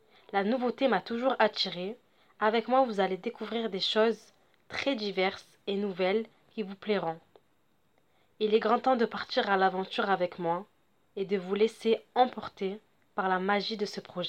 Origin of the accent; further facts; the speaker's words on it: Marseille, Provence-Alpes-Côte d'Azur, France; born there; j'ai 19 ans, je suis née à Marseille